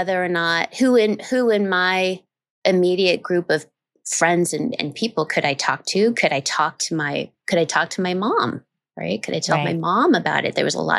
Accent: Omaha, Nebraska, United States; And I was I grew up in Omaha, Nebraska.

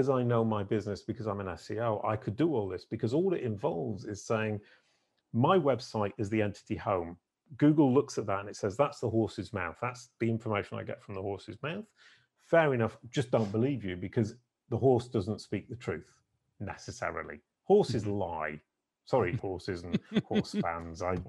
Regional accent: United Kingdom; And being British, I feel terribly guilty about the fact.

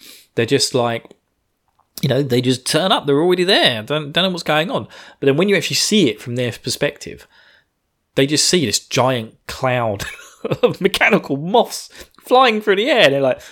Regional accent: United Kingdom; I'm British. I'm not good with guns.

